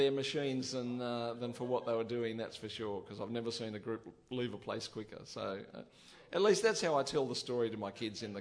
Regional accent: Australia; it saddens me and makes me feel ashamed as an Australian that we are doing that to people

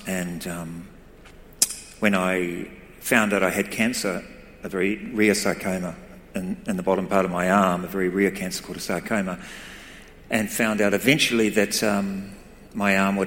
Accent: New Zealand; I'm from New Zealand, and in New Zealand we have a thing called a word called whānau.

